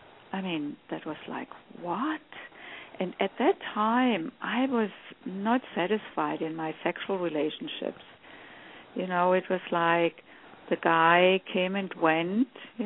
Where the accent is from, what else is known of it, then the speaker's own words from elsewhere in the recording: Germany; moved away as an adult; So I grew up in Germany and came here when I was 29.